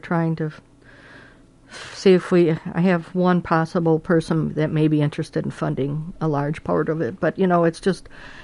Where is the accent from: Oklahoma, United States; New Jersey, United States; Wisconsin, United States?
Wisconsin, United States; Milwaukee; I grew up in the Milwaukee area, and Milwaukee to this day is the most segregated city in the country.